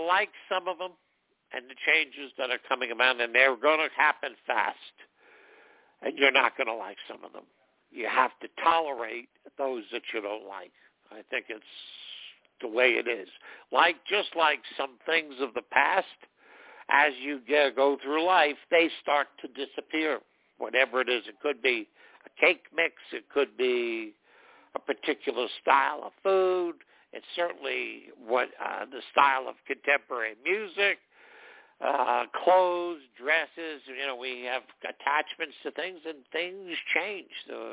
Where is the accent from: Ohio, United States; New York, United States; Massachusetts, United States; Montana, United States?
New York, United States; You know, I come from New York, so everything's almost the same.